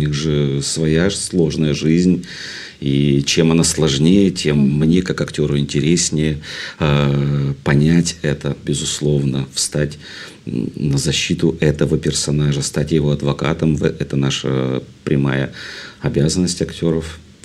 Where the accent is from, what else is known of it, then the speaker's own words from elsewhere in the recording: Sevastopol, Ukraine; now in Saint Petersburg, Russia; Я один приехал из Севастополя в Ленинград.